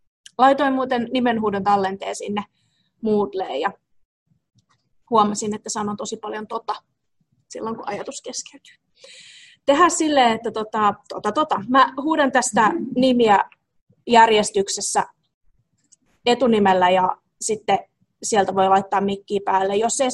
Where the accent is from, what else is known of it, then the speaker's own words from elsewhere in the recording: Espoo, Uusimaa, Finland; now in Jyväskylä, Finland; ja mä tulen itse asiassa, muutin tänne Jyväskylään Espoosta 2012